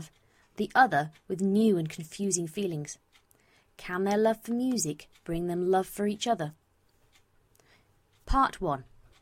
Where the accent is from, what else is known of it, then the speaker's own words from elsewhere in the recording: England, United Kingdom; I quite like to keep something resembling my real accent and not unleash my really poor acting skills upon the world. And as you can tell, yes, I'm English